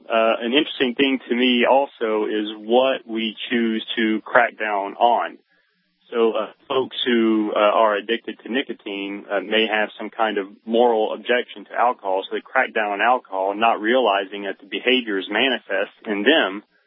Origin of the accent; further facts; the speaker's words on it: United States; Because in my view, as an American, I am in the armed forces.